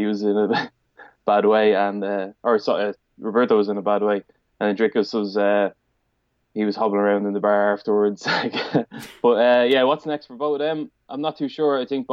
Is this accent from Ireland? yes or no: yes; Dublin, Leinster, Ireland; This is my first KSW is in Dublin, my hometown.